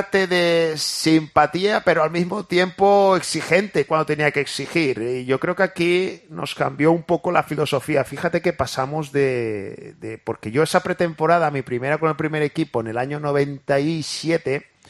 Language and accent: Spanish; Valencia, Valencian Community, Spain; yo soy de Valencia